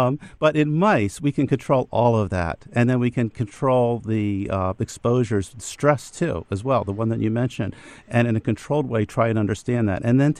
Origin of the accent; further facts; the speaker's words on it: Harrisburg, Pennsylvania, United States; I'm from Harrisburg, so I remember this.